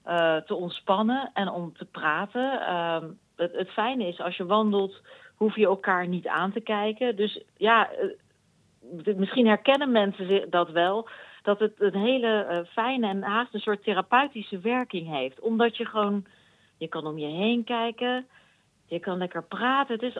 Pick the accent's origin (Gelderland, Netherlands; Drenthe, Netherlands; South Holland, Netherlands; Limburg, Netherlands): South Holland, Netherlands; Rijswijk; Ik wandel al, nou ja, vanaf kinds af aan. Ik ben in Rijswijk opgegroeid. Mijn oma woonde in Den Haag, op de Driebergenstraat. En wij gingen dan vanuit Rijswijk naar mijn opa en oma lopen.